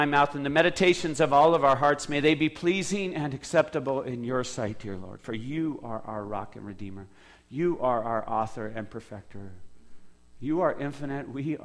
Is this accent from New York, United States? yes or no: no; Spokane, Washington, United States; My personal history is I was born and raised in Spokane. That is not a small town. That is a city that has hundreds of thousands of people in the greater Spokane area.